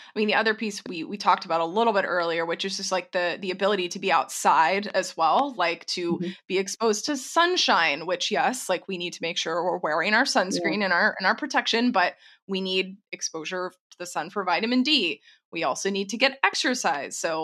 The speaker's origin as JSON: {"language": "English", "region": "Texas", "country": "United States", "tie": "born or raised there", "said": "I grew up in Tornado Alley. I'm from Texas originally."}